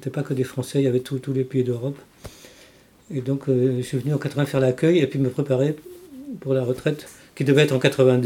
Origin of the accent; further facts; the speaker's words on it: Paris, Île-de-France, France; also born or lived in London, United Kingdom; Enfin, moi je suis parisien, français parisien.